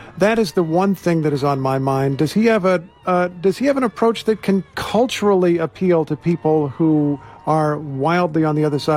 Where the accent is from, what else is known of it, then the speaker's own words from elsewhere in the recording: Indiana, United States; reaching out to the kind of people who voted 57% for Donald Trump in my home state of Indiana, where Mayor Buttigieg is from.